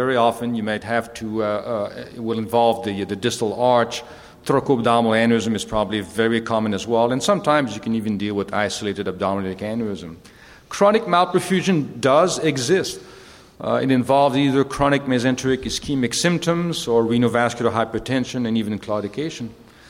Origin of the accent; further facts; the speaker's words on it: Canada; So as a Canadian